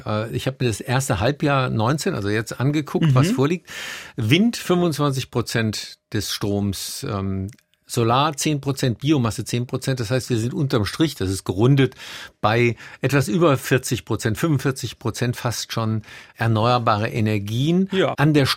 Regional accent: Rhineland-Palatinate, Germany; Das ist in Rheinland-Pfalz, wo ich herkomme, ganz anders.

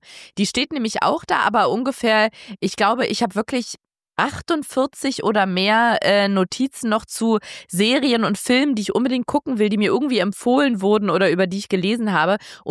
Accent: Münster, North Rhine-Westphalia, Germany; Ich bin 21 Jahre alt und von Geburt an blind. Ich komme aus Münster in Nordrhein-Westfalen

